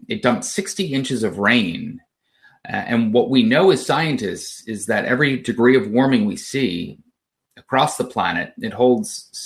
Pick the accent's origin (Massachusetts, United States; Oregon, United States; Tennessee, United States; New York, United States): New York, United States; Long Island; Even though I grew up on Long Island, I loved the Boston news market because of the strong nor'easters and all of the snow.